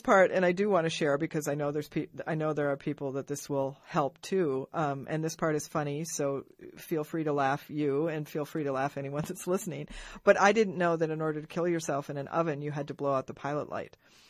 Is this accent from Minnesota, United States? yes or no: yes; Minneapolis, Minnesota, United States; I grew up in Minneapolis, Minnesota in a wonderful family